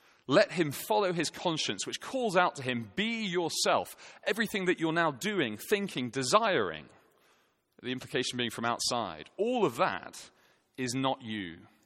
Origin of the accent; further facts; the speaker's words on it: Scotland, United Kingdom; There's a unique pain as a Scotsman to having Braveheart be like your cultural shop window for your nation.